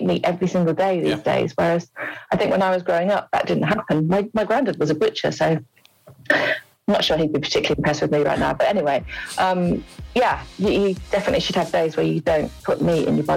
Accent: Wolverhampton, West Midlands, United Kingdom; I'm from Wolverhampton.

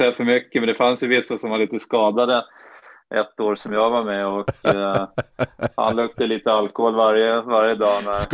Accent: Sweden; also born or lived in United States; I alla fall här hemma i Sverige, i USA var det lite knepigare, men hemma i Sverige var jag alltid först i omklädningsrummet.

